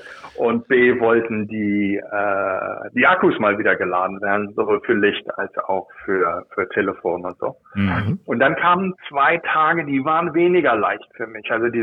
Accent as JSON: {"language": "German", "country": "Germany", "accent": "German", "said": "höchstwahrscheinlich meinen deutschen Akzent erkannt hat"}